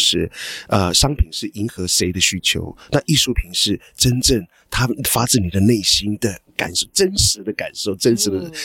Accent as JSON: {"language": "Chinese", "country": "Taiwan", "tie": "born or raised there", "also_born_or_lived": "Europe", "said": "我出生在部落，那我是台湾的孩子，但是我因为也有在欧洲生活的经验，所以呢我整个人已经变成不只是部落的孩子，也是台湾人。我也是世界的公民"}